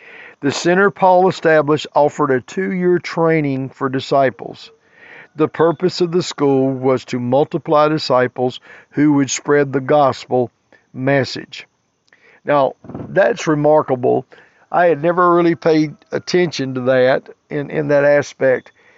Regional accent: North Carolina, United States; being that I'm from North Carolina, we have several major universities

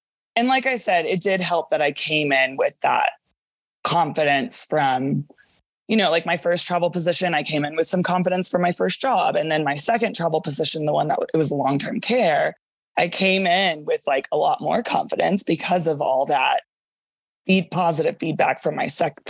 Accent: Dallas, Texas, United States; my first job was in San Antonio and I'm from Dallas.

